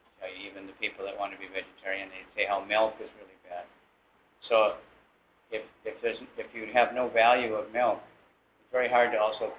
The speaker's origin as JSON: {"language": "English", "country": "United States", "tie": "born or raised there", "said": "When I grew up in America, there was one state that had casinos, Nevada."}